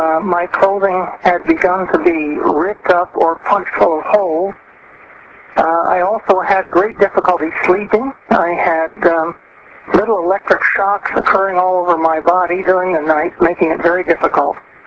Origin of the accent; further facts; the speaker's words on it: United States; now in Canada; Okay, I'm originally an American citizen, and I moved to Canada and became a citizen.